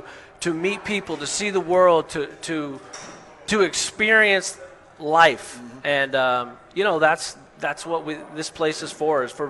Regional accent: Seattle, Washington, United States; I'm from Seattle, man. You don't golf in the rain, you ain't golfing.

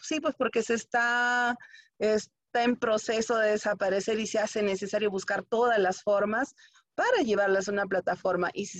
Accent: Peru; a pesar de que somos peruanos, no todos hablamos nuestras 47, por lo pronto, lenguas activas.

